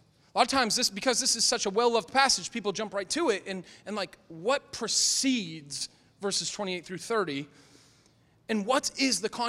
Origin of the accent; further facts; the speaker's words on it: Northeast, United States; I grew up in the Northeast. We had the White Mountains.